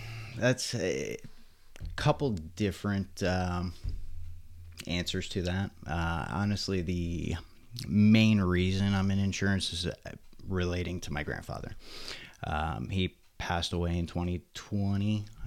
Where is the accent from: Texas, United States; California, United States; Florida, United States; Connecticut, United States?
Florida, United States; Spring Hill; So I am from Spring Hill, Florida.